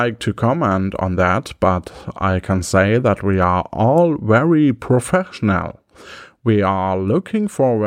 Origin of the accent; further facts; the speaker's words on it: Bielefeld, North Rhine-Westphalia, Germany; Ja, ich bin aus Bielefeld.